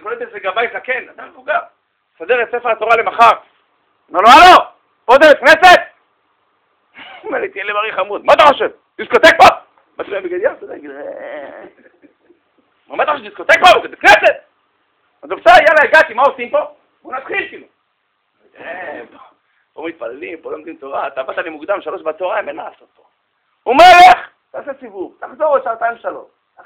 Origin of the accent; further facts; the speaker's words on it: Herzliya, Tel Aviv District, Israel; לא יודע כלום. גרנו בהרצליה, אתה יודע, ליד חוף הים, כאילו.